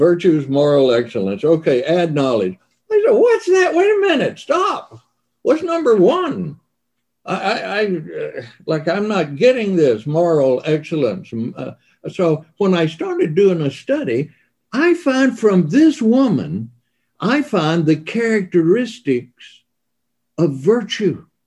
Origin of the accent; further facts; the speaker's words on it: Mississippi, United States; As a kid growing up in Mississippi, I don't think virtue was even in our vocabulary.